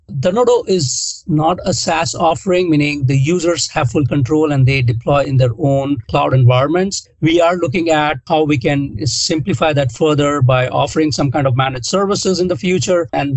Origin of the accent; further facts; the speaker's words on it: India; born there; I was born in India